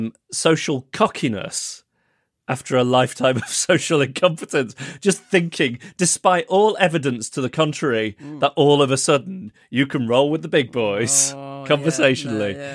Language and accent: English; Manchester, North West England, United Kingdom; born there; at Withington Hospital, where incidentally I was born in Manchester